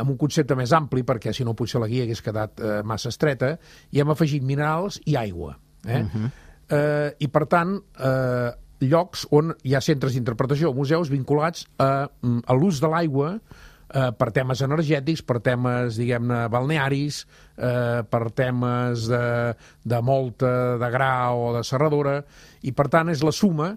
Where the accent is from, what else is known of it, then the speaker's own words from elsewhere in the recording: Catalonia, Spain; nosaltres som del Bages